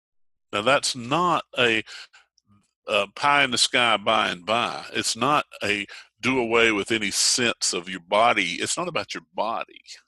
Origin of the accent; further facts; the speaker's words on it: the South, United States; We Southerners have a tendency to ask people, where are you from?